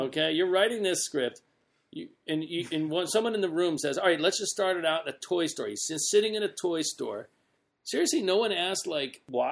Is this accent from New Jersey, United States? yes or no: yes; New Jersey, United States; I grew up in New Jersey, okay, and I was terrified of Bigfoot.